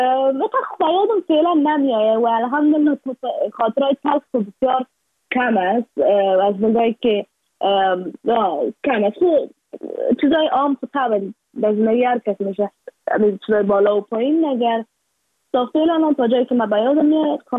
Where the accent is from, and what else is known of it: Afghanistan